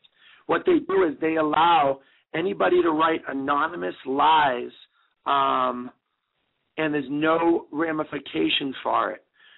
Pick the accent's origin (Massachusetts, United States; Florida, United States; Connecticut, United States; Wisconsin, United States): Massachusetts, United States; Boston; You know, I came from Boston. You know, I grew up with labs